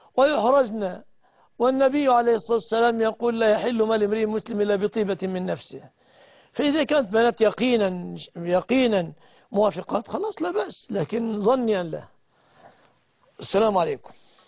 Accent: Egypt; بلادنا مصر

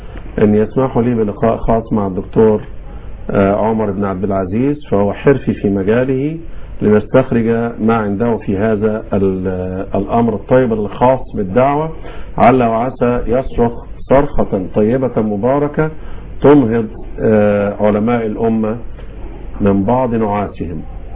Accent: Egypt; أنا خارج من مصر ومعايا المسلم من سيراليون الداعي زي

